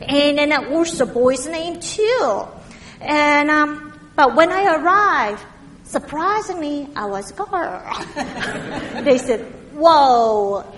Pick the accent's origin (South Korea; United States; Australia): South Korea; accent: Korean; English is a second language; You guys occasionally experience my heavy Korean accent because my tongue got trained by the kimchi culture, not the cheese culture.